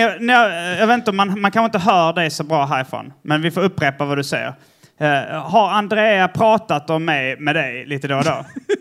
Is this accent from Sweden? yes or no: no; Israel